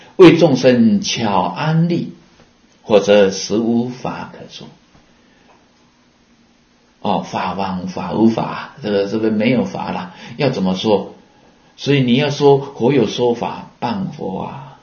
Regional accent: Taiwan; accent: Taiwanese; 那我们台湾话的空是那个空空，

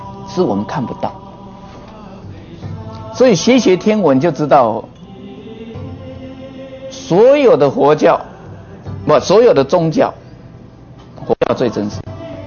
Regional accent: Taiwan; 像我们台湾人也实在是不少，这么一个小岛挤了2000多万人

